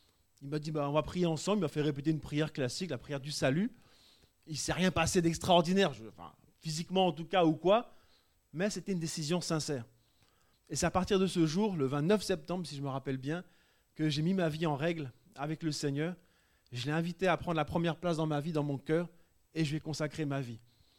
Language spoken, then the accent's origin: French; France; Je suis français.